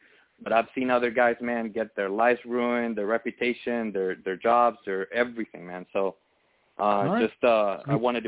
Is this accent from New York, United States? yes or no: no; Texas, United States; also born or lived in Laredo; I'm here from Texas. I'm actually in Houston, which, by the way, I actually was born in Laredo.